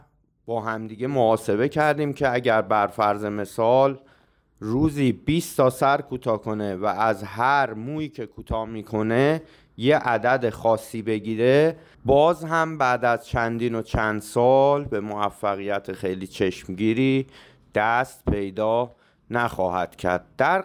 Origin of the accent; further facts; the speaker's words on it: Tehran, Tehran Province, Iran; بچه جنوب شهر تهران بودم و وضع مالی خوبی نداشتیم